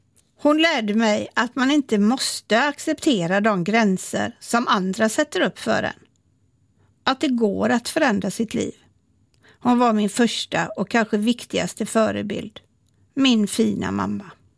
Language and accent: Swedish; Gothenburg, Västra Götaland County, Sweden; Jag växte upp i Kortedala i Göteborg, en av Sveriges första moderna förorter.